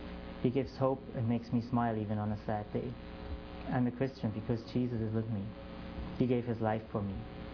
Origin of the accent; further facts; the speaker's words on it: East Germany, Germany; moved away as an adult; now in Vancouver, Canada; in Vancouver downtown since a bit over 2 years. And just going to read a few parts out of my testimony. I grew up in a small town in formerly East Germany. 7 years ago, I left Germany out of curiosity